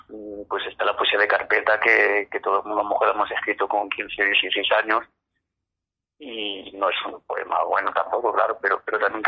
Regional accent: Villamanrique, Spain; me presenté a un concurso aquí en mi pueblo, en Villamanrique

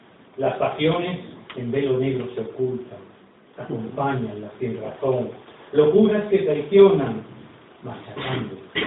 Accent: Valencian Community, Spain; Allí en Valencia, en mi pueblo, organizamos un encuentro internacional de poetas.

